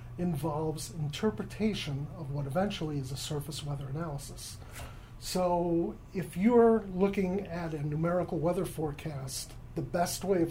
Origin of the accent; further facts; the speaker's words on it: Syosset, New York, United States; My hometown is Syosset, New York, and my birthday, May 6th, 1955.